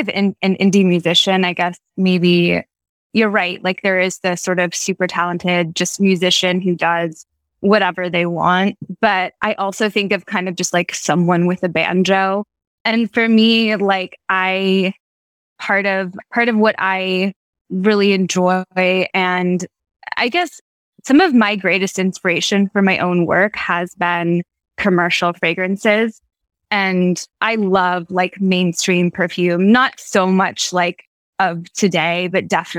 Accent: California, United States; now in New York City, United States; I am a perfumer living and working in New York City. I'm originally from California.

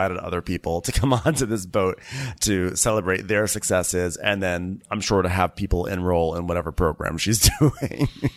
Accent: United Kingdom; I'm British

